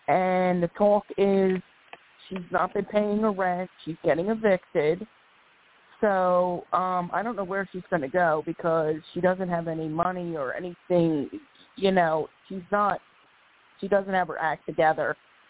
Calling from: Philadelphia, Pennsylvania, United States; I'm calling from Philadelphia.

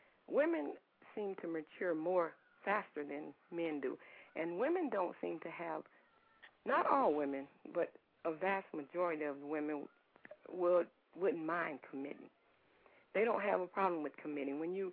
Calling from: Fort Myers, Florida, United States; I'm calling from Fort Myers, Florida.

